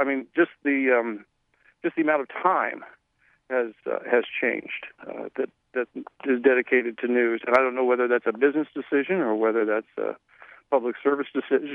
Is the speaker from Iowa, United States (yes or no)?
yes; Des Moines, Iowa, United States; Well, I grew up here in Des Moines and started at Channel 8 KRNT back then.